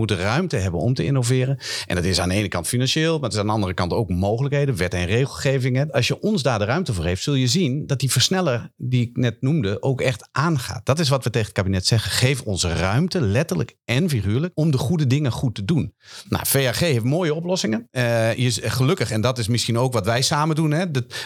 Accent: Zwolle, Overijssel, Netherlands; Ik ben een Zwollenaar, ben opgegroeid

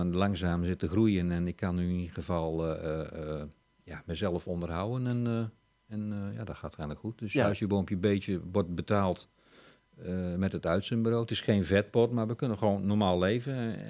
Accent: Bant, Flevoland, Netherlands; born there; ik ben 55 jaar. Ik ben geboren in Band, een plaatsje vlakbij Emmeloord.

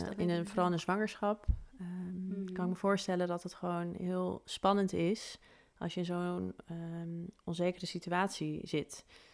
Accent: Netherlands; Want het zou best kunnen dat wij als Nederlanders ook een keertje op de vlucht moeten als het water wat hoog komt.

